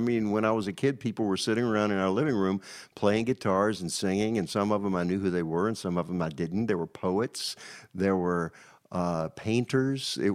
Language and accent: English; Danville, Virginia, United States; Danville, Virginia.